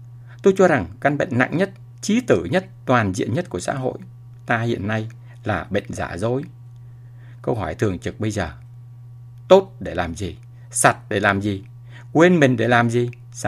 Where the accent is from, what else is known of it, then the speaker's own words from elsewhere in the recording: Hanoi, Vietnam; moved away as an adult; also born or lived in Ho Chi Minh City; now in Vũng Tàu, Vietnam; Trong suốt thời gian dài dằng dặc kể trên, dài hơn cả thời kỳ tôi sinh ra và lớn lên ở Hà Nội 18 năm, hay trưởng thành ở Sài Gòn 21 năm